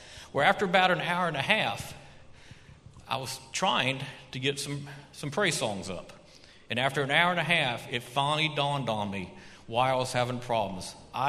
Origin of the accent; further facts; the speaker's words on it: New Orleans, Louisiana, United States; And I grew up in New Orleans from seventh grade up. Now, you can tell I wasn't born and raised there.